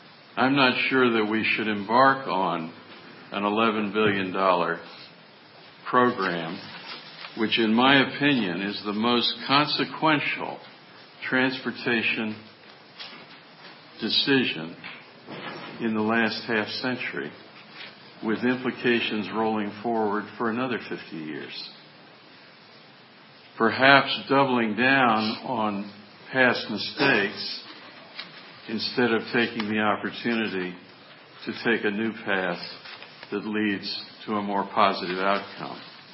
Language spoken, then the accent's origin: English; Maryland, United States; I'm here from Charles County, Southern Maryland.